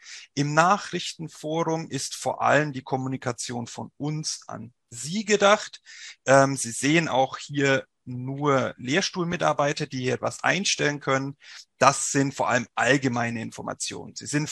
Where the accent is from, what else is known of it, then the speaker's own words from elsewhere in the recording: Bavaria, Germany; Sie werden es vielleicht hören, ich komme nicht aus Nordrhein-Westfalen, sondern aus dem wunderschönen Frankenland. Deswegen rollt mein R auch ein bisschen.